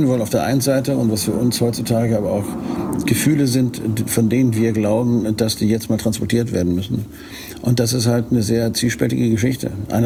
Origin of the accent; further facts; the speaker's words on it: Northern Germany, Germany; wie man das als Norddeutscher so jovial sagt